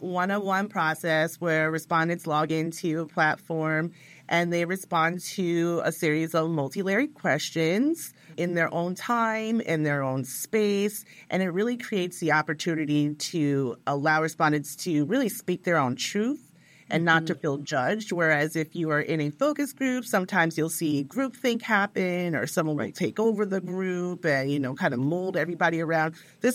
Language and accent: English; New York City, New York, United States; they're going to know I'm a New Yorker.